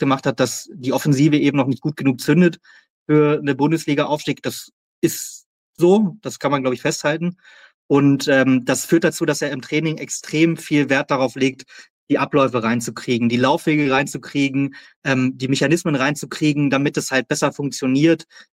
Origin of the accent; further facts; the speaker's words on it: Peine, Lower Saxony, Germany; Ich bin aus Peine und zwar aus dem echten Peine, nicht aus Peine Ost. Bin da aufgewachsen, groß geworden, habe da mein Abi gemacht und so weiter. Bin dann fürs Studium nach Hannover und dann zurück